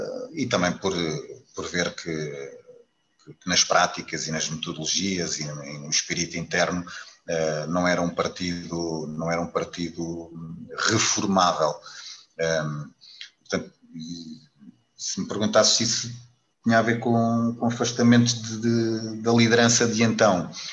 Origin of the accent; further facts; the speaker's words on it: Portugal; acho que como português também grato pela tarefa que teve enquanto primeiro-ministro